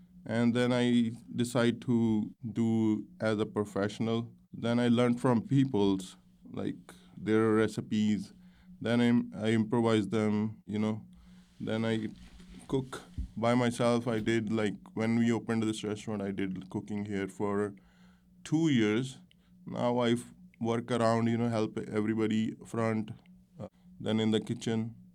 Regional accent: Punjab, India; So I'm from Punjab, so my more forte is like Punjabi cuisine.

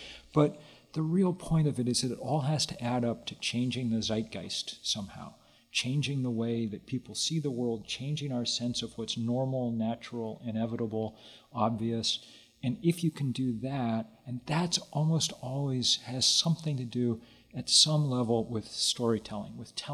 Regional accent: Lexington, Massachusetts, United States; I'm a quite sentimental patriot in many ways. I grew up in Lexington, Massachusetts. My summer job in high school was I'd put on the tricorn hat and go give tours of the Battle Green

